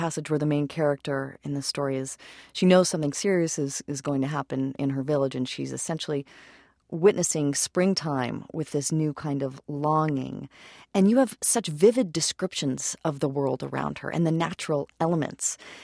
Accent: Idaho, United States; He joined us from Boise State Public Radio in Boise, Idaho, my home state. Shout out to the state of Idaho.

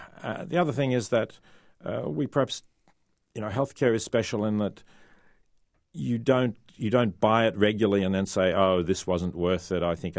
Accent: Australia; I am from Australia

